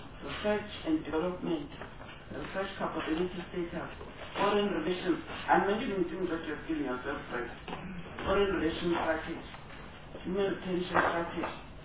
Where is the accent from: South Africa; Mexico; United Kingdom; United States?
South Africa; I'm a South African, and I'm talking as a South African.